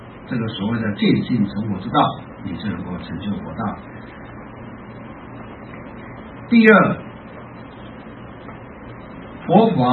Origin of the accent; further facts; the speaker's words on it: China; 简单讲是我们中国人所说的阴阳两气的由气慢慢形成，是这样子而已啊。